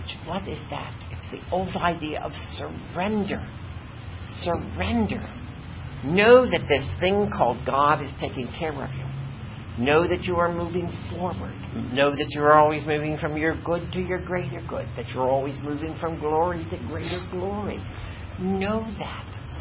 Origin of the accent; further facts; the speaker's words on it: Ireland; I have very thin skin, and I'm Irish, and I do not scar.